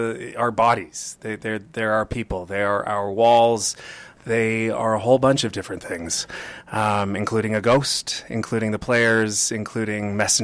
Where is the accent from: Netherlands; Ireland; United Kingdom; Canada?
Canada; Kitchener, Ontario; This city, I'm actually from Kitchener.